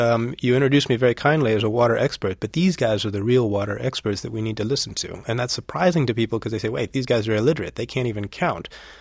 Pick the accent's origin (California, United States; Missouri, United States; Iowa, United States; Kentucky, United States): California, United States; Kid growing up in California, you go through these droughts and you start realizing this is a powerful force beyond my family's power to control